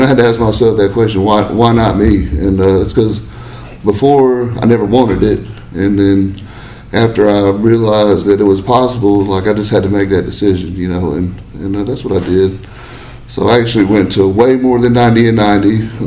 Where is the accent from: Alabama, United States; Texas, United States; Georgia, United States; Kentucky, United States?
Alabama, United States; Huntsville; And I realized, I'm from here. I'm not from Decatur. I'm from Huntsville, Madison.